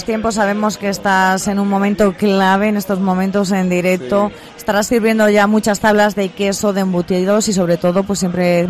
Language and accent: Spanish; Castilla-La Mancha, Spain; somos los manchegos los que vamos una y otra vez a la estana por los productos típicos de nuestra tierra